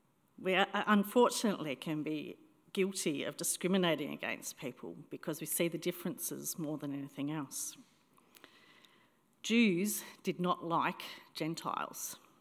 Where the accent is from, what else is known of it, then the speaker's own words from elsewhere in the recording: Australia; Now, I'm an Australian, and according to the stereotype, I should love sport, and I should love the beach.